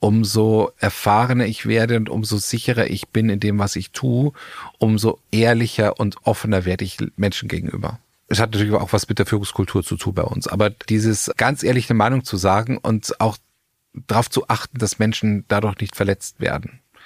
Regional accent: Bavaria, Germany; Ich bin Bayer. Ich komme aus Bayern.

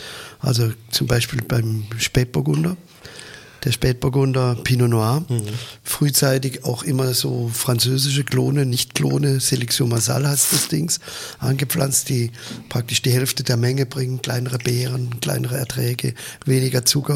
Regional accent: Southern Germany, Germany; also muss ich als Süddeutscher feststellen

